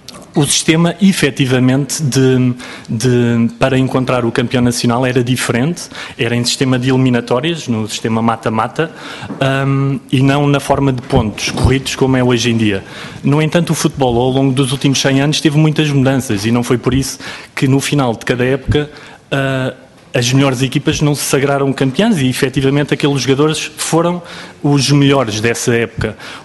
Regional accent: Portugal; como português

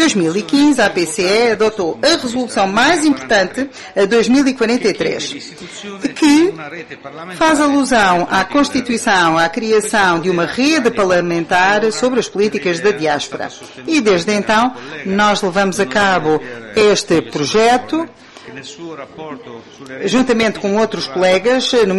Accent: Italy; Portuguese is a second language; Enquanto italiano, eu sei que a comunidade da diáspora representa uma ponte cultural, económica e política entre os vários países de origem e de acolhimento.

